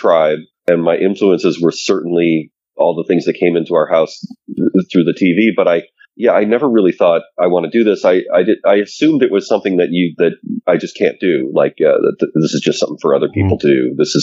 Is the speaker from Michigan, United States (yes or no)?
yes; Detroit, Michigan, United States; I grew up in the Midwest, suburbs of Detroit